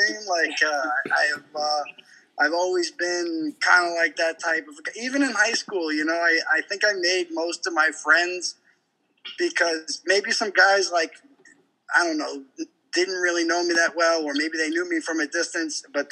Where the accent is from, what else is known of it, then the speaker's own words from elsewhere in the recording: New York City, New York, United States; So I grew up in Queens. I mean, maybe, you know, some people listening that are familiar with Brooklyn. I grew up about 3 miles from the Brooklyn, right on the Brooklyn border.